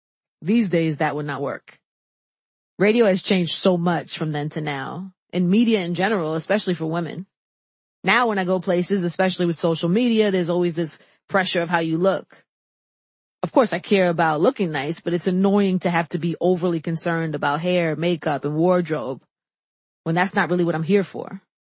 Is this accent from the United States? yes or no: yes; New York City, New York, United States; As a New Yorker, I couldn't help but feel a little salty watching … throw up West Side W's with his fingers in an aggressive, big-budget, national way.